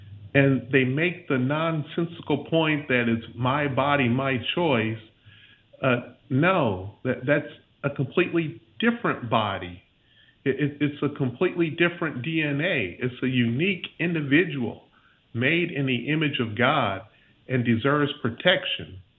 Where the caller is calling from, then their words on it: Pensacola, Florida, United States; I'm calling from Pensacola, Florida.